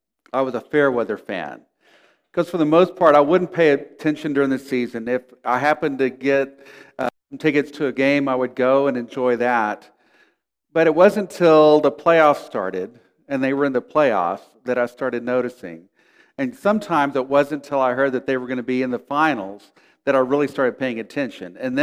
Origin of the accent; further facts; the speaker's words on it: San Antonio, Texas, United States; But not to brag, we're from San Antonio. While we were living in San Antonio, the San Antonio Spurs won 5 NBA titles.